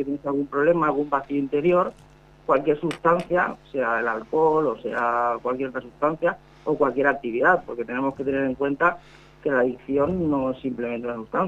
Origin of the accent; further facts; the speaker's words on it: Sant Boi de Llobregat, Catalonia, Spain; Sí, bueno, soy de San Boi de Llobregat.